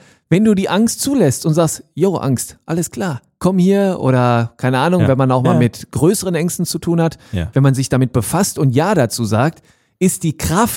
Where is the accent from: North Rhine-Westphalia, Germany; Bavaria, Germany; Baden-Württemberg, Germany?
North Rhine-Westphalia, Germany; Hattingen; komm aus Hattingen hier bei Bochum und so